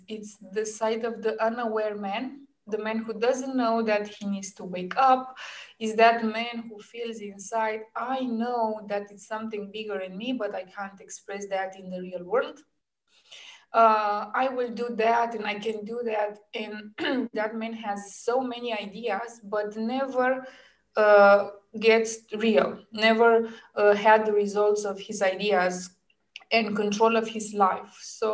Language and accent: English; Romania; For example, I run in my home country, Romania, a group of women